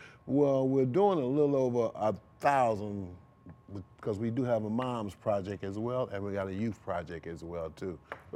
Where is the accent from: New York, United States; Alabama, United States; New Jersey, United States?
New York, United States; Rochester; I'm from Rochester, New York.